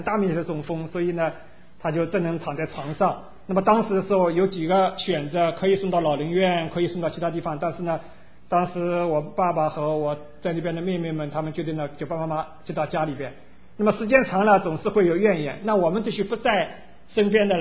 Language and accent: Chinese; China; 我们中国人从大陆背景来的，家里边还有很多的人没有信主